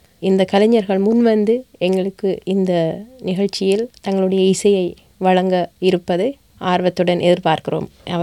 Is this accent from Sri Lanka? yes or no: yes; Jaffna, Northern Province, Sri Lanka; moved away as an adult; also born or lived in Singapore; now in Melbourne, Australia; நான் யாழ்ப்பாணத்தில் பிறந்து வளர்ந்து யாழ் வேம்படி மகளிர் கல்லூரியில் உயர்கல்வியை முடித்துக்கொண்டு பின்னர் சிங்கப்பூரில் 5 வருடங்களும் கடந்த 15 வருடங்களாக மெல்பர்னிலும் வசித்து வருகிறேன்.